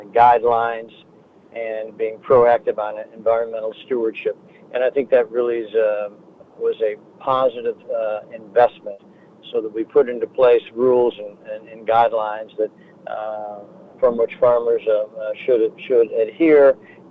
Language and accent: English; Midland, Michigan, United States; We grew up in Midland, went to the same bus stop